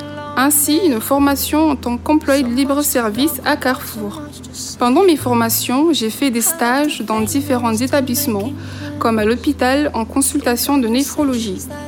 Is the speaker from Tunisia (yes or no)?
no; Mayotte, France; born there; moved away as an adult; now in Rive-de-Gier, France; j'ai 25 ans. J'habite à Rive-de-Gier. J'ai un fils et je suis née à Mayotte. Je suis arrivée en France en 2021.